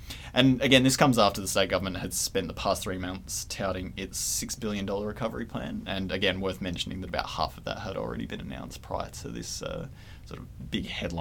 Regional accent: Western Australia, Australia; this contentious relationship with the Federation, owing to the fact that we have a lot of wealth and we're obviously distant from the East Coast. Famously, Lang Hancock tried to get us out of it

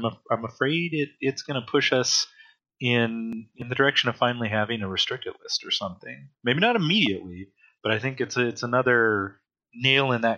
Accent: United States; It's just, man, I'm American. I want to shorten that as much as possible.

